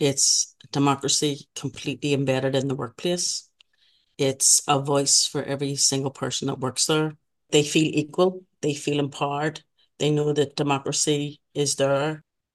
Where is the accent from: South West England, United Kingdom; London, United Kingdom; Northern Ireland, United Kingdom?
Northern Ireland, United Kingdom; born there; The Falls Road area where I was born was a very working class and very deprived area.